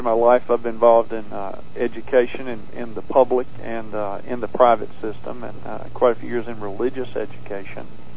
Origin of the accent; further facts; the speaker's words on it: Tennessee, United States; I grew up in Tennessee. I was blessed to be able to go to a prep school called Montgomery Bell Academy in Nashville, Tennessee.